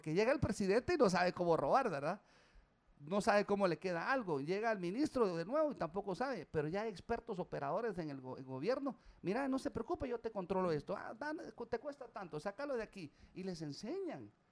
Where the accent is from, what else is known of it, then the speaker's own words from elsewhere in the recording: Guatemala; born there; nacido en Guatemala, con un apellido guatemalteco